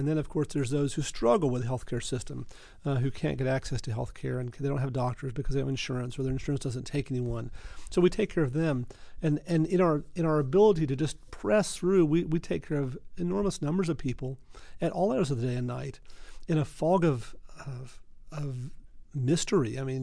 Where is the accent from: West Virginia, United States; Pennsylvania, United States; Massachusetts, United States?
West Virginia, United States; And I'm from West Virginia. I thought, West Emerginia.